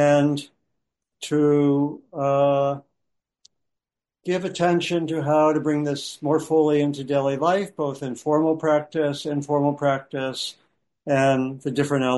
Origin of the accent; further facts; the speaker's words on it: Washington, District of Columbia, United States; I grew up in the Washington area, DC area, and we would go to New York maybe twice a year to hang out with my grandparents.